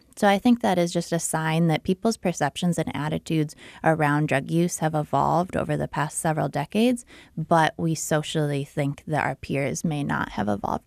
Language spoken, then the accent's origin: English; Iowa, United States; I was living and working in Washington, D.C., and moved back to Iowa, my home state, in 2015.